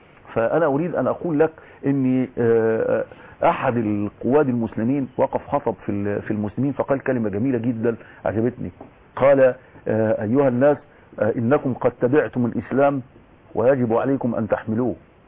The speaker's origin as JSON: {"language": "Arabic", "town": "Shubra", "region": "Cairo Governorate", "country": "Egypt", "said": "ولكن انا اصلا من شبرا"}